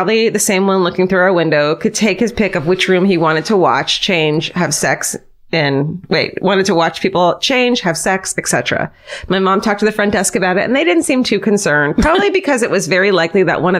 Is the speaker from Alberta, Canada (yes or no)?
no; Saskatoon, Saskatchewan, Canada; I'm from Saskatoon, Saskatchewan, Canada.